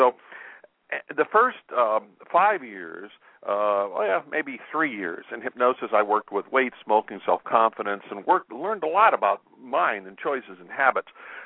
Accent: Illinois, United States; I'm from Illinois. Back there, you talk about hypnosis, and it's kind of, people like freak out.

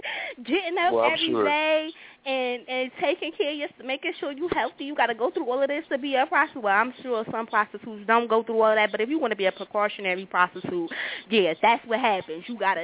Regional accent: Newark, New Jersey, United States; A lot of us from the hood, I'm from Newark

